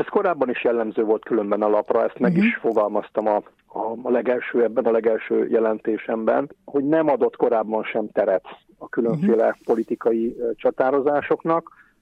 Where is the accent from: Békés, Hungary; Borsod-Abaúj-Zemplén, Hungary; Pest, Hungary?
Pest, Hungary; Veresegyház; also born or lived in Budapest; Mint említettem, én ide születtem Veresegyházban. Nem itt születtem, de ide születtem, tehát Budapesten születtem